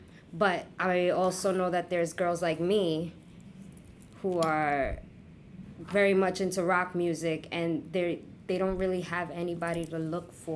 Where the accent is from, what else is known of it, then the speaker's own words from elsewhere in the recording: Brooklyn, New York, United States; So I was born and raised in Brooklyn. I was living in East New York, but I was going to school in Bushwick for my entire life. So I spent most of my life in Bushwick.